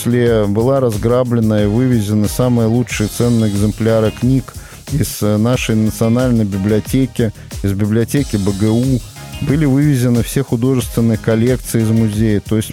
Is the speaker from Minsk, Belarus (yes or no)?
no; Vitebsk, Vitebsk Region, Belarus; born there; я сам родился в Витебске.